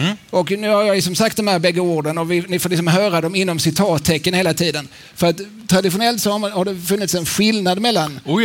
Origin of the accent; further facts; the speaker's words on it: Lund, Skåne, Sweden; när jag växte upp här i Lund, jag sen flyttade jag till Eslöv visserligen, men det var fortfarande ganska nära att åka hit